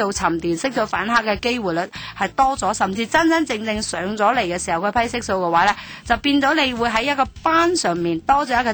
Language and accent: Cantonese; China; 所以呢其实我们中国人的 culture 呢是过度地小心，